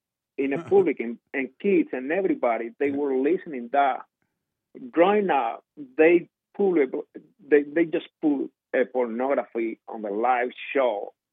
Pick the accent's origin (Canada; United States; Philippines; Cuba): Cuba; English is a second language; moved away; When I came from Cuba here in 2013